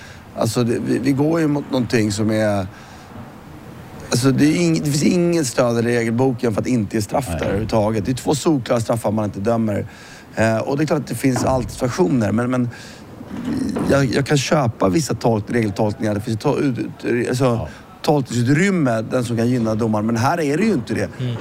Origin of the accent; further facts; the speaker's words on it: Sweden; Som svensk tycker man ju det.